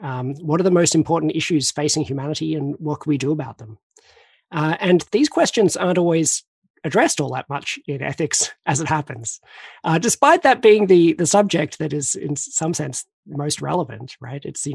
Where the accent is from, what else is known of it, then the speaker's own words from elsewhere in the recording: Australia; So I'm Australian. I was born 1979